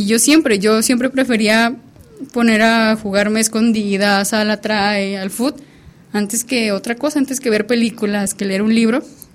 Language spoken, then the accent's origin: Spanish; San José de Reyes, Durango, Mexico; De San José de Reyes, Durango.